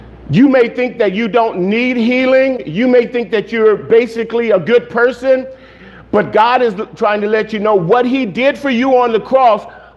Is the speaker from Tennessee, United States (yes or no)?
no; Los Angeles, California, United States; I'm from South Central.